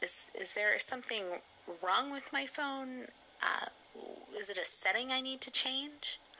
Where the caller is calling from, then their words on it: Jacksonville, Florida, United States; from Jacksonville.